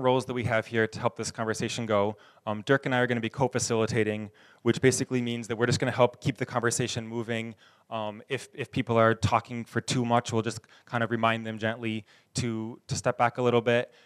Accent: New York, United States; I grew up around here on Seneca Lake. I've been away from home on and off for the past 6 years

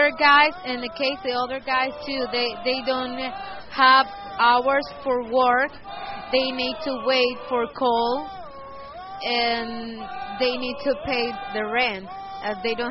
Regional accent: Paraguay; English is a second language; moved away as an adult; now in United States; from Paraguay. I'm come here for Culture Exchange, J-1 visa program.

